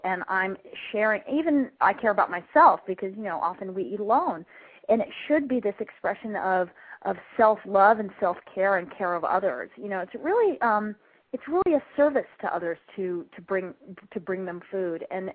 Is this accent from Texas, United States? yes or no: no; Idaho, United States; Even though we grew up in Idaho, we ate really well.